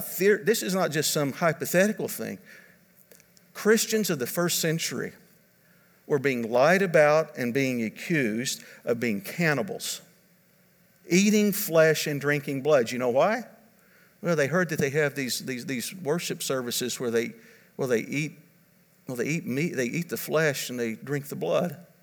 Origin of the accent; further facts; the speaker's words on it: United States; We come at it as Americans. And nobody's going to make me submit. I'm an American.